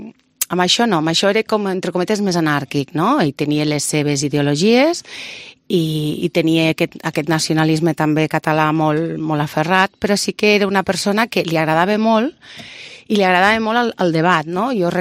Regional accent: Barcelona, Catalonia, Spain; moved away as an adult; now in Lleida, Spain; jo vaig néixer a Barcelona i de fet hi vaig viure pues, ben bé uns 30 anys. Després ja vaig venir cap aquí, cap a Lleida i... Bé, les meves arrels ja eren, bueno, ja eren, ja són una miqueta de, també de Lleida, del territori.

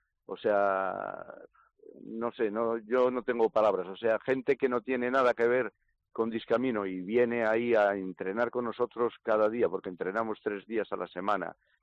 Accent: Galicia, Spain; la catedral yo como gallego ya la conocía antes de tener el accidente

